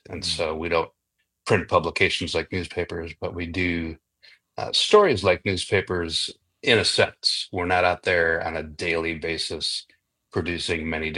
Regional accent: Cedarburg, Wisconsin, United States; So I grew up in Cedarburg, town of about 10,000, a little bit north of Milwaukee.

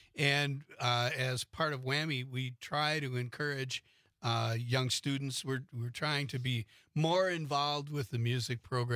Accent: Green Bay, Wisconsin, United States; I graduated from Hortonville, but I grew up in Green Bay here.

